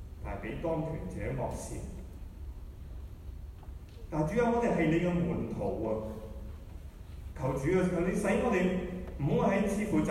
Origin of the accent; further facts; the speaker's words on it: Hong Kong; 但我们香港人走到今天，我们找不到路